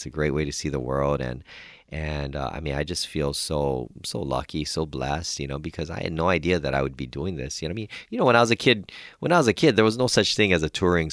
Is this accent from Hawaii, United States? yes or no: yes; Hawaii, United States; I guess, growing up in Hawaii, you know, it's very common for kids to play the ukulele.